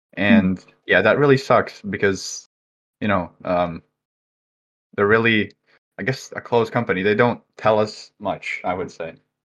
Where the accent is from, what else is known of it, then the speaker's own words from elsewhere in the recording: Latvia; So I am from Latvia, for anyone who doesn't know.